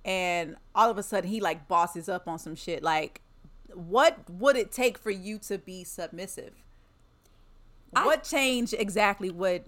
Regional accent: Lexington, United States; But this girl from my hometown, Lexington, she posted, she's married, by the way, with two kids.

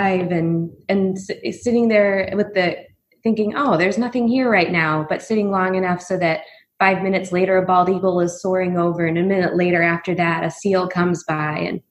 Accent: Weymouth, Massachusetts, United States; with my father on the street in where I grew up in Weymouth, Massachusetts

